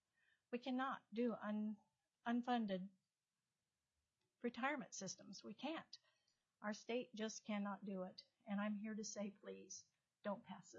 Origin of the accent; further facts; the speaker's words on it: Palmer, United States; I'm from Palmer.